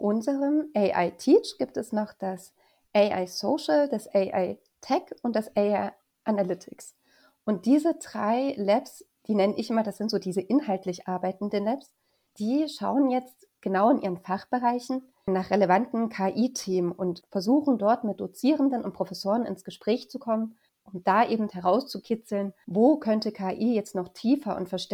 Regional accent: Leipzig, Saxony, Germany; born there; Ich bin 34 Jahre alt, lebe und bin geboren in Leipzig

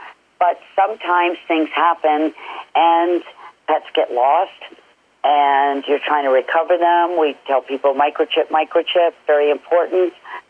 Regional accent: East Coast, United States; I'm from the East Coast. I've been through Oklahoma, Texas, used to do a lot of charity events.

